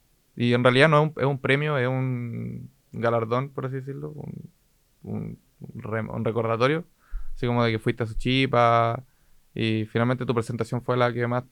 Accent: Valdivia, Los Ríos, Chile; born there; now in Osorno, Chile; Yo nací en Valdivia y me vine a vivir hace como 15 años a Osorno. Y vivo para el sector de Polloico, camino entre lagos.

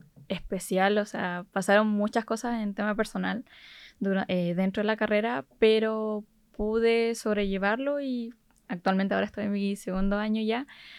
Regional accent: Osorno, Los Lagos, Chile; Bueno, yo soy de Osorno. Nací en Osorno, pero igual he vivido en diferentes lugares, de Copiapó a Coyhaique, pero he vivido casi toda mi vida acá en Osorno.

